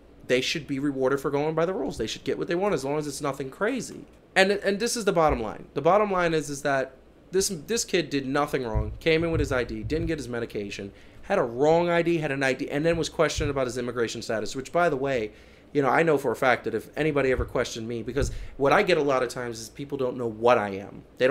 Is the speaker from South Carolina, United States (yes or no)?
yes; Columbia, South Carolina, United States; born there; I'm from this country. I was born in Columbia, South Carolina. Like, don't get more American than that.